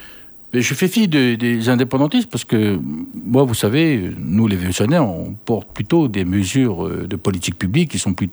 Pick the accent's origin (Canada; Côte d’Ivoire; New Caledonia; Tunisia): New Caledonia; Thio, South Province; born there; moi, je suis né à Thio, famille ultra, très modeste. Je fais partie de ces jeunes étudiants qui sont venus étudier à Nouméa dans les années 2004-2009.